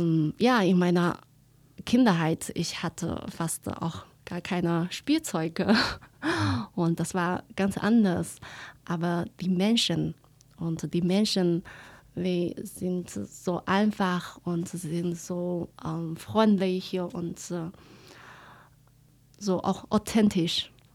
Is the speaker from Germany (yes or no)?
no; Northwest China, China; Ich vermisse auch sehr die Leute dort. Und eigentlich, das ist eine ganz kleine Stadt in Nordwesten und auch auf der Wüste.